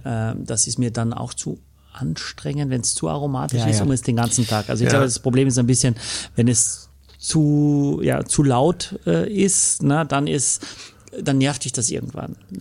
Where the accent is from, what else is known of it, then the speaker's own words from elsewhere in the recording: Austria; auch als Österreicher finde ich, wächst eigentlich nirgends so guter Riesling wie in Deutschland.